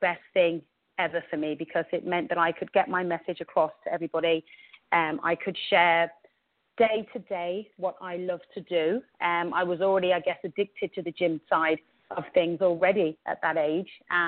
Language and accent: English; England, United Kingdom; born there; moved away as an adult; You can hear from my accent that I was actually born in England, and I moved here when I was 26 years old.